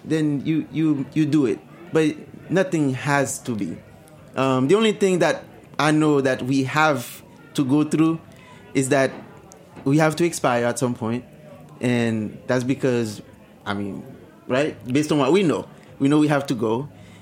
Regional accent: Haiti; I remember growing up in Haiti

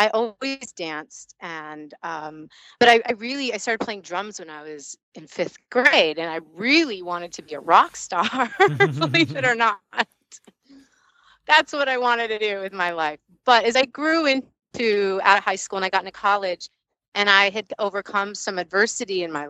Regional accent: Tucson, Arizona, United States; where I grew up in Tucson, Arizona, I didn't have the resources that I always intrinsically wanted.

